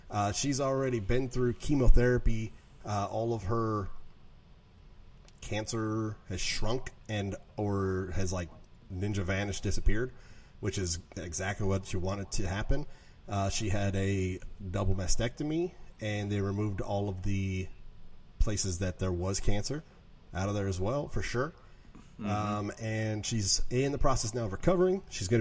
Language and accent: English; Midwest, United States; now in Illinois, United States; Yeah, from the Midwest